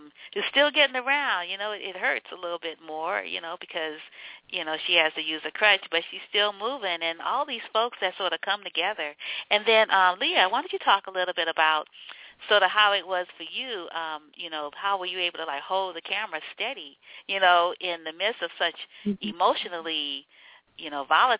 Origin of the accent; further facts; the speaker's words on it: New Orleans, Louisiana, United States; I'm from New Orleans, and so we were in Logtown in Mississippi, and that particular city was taken over by NASA, and so then my people got moved to Pearlington